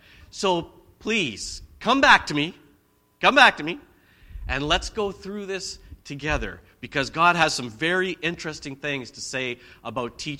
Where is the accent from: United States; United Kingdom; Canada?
Canada; Alberta; now in Nanaimo, Canada; Now, I grew up in Alberta. Bodies of water do not move. So when I moved here to Nanaimo